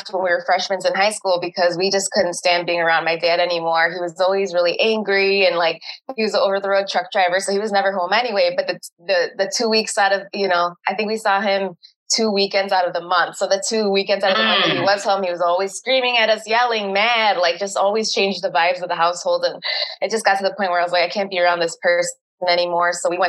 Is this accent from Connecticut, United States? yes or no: no; Chicago, Illinois, United States; So I was born in Chicago, moved to the suburbs when I was about four or five years old.